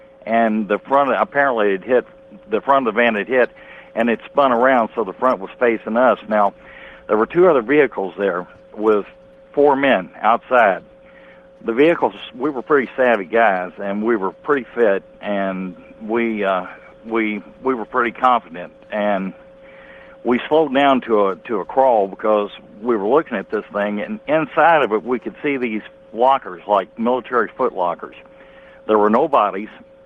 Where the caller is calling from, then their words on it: Chandler, Texas, United States; I'm calling from Chandler, Texas. Listening to you on 1200.